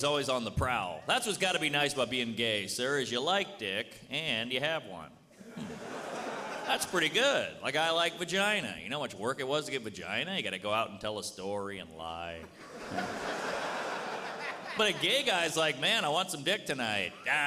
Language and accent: English; Louisiana, United States; And I grew up in Louisiana. I grew up a lot of homophobia.